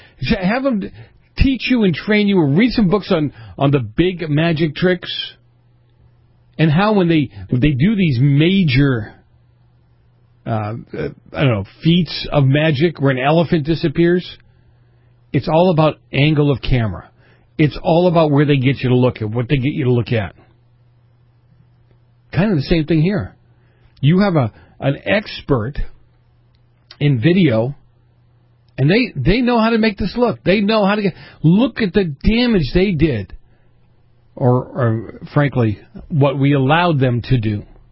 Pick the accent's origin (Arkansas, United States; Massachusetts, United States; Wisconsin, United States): Massachusetts, United States; she's from my home state of Massachusetts.